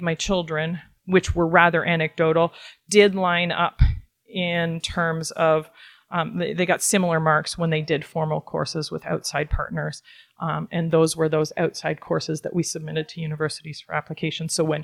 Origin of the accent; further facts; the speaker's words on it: Ontario, Canada; like, I'm from Ontario. I've been homeschooling in Ontario for 21 years.